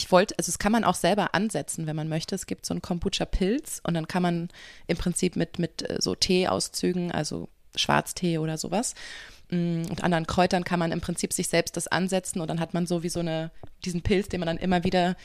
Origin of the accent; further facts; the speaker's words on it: West Germany, Germany; bei Berlin denke ich dann eher so als Wessi total an die Currywurst